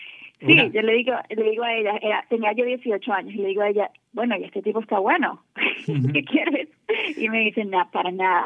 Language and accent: Spanish; Venezuela; moved away as an adult; now in United States; sí, soy venezolana y bueno, súper orgullosa de ser venezolana, pero desgraciadamente con la situación del país me tuve que mudar.